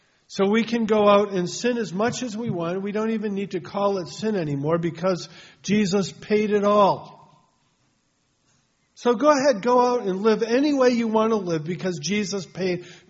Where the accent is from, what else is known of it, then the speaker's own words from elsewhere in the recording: Massachusetts, United States; But the fact that she was from Massachusetts, there was an automatic bond there. You're from my home state.